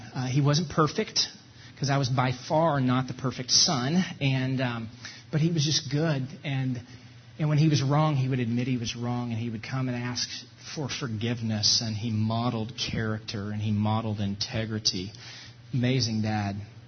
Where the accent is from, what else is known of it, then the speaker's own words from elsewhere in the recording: Fort Worth, Texas, United States; I grew up in Fort Worth, Texas, and so that was in the days when the Dallas Cowboys really were America's team